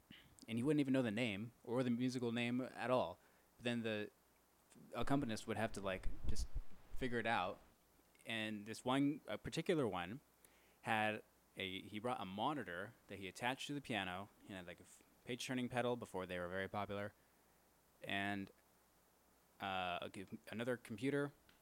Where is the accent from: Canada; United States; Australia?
United States; Georgia; cause I grew up partly in Georgia, where my dad was one of the main ballet teachers at the Atlanta Ballet School.